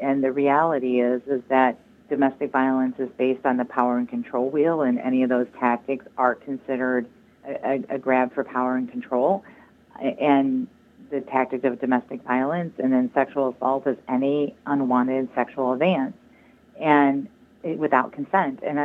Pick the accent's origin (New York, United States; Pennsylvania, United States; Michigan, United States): Michigan, United States; I grew up in Michigan, but I started my career in Arkansas